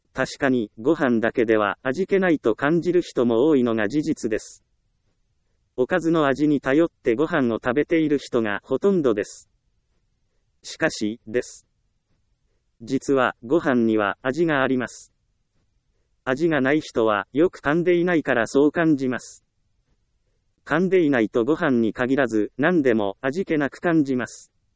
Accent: Ehime, Japan; 私の地元は愛媛です。愛媛といえば道後温泉が有名です。

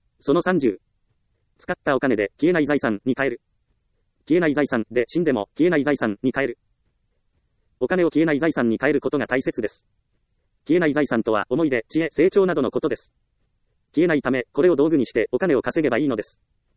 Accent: Ehime, Japan; 私の実家は愛媛の田舎ですが、車で行ける距離ならスーパーは何軒かあります。

